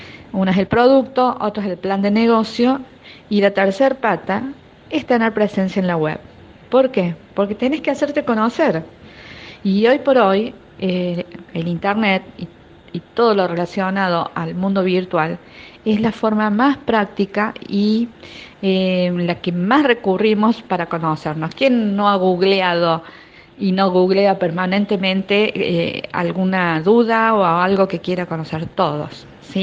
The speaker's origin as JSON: {"language": "Spanish", "region": "Córdoba", "country": "Argentina", "said": "soy de Córdoba Capital, Argentina"}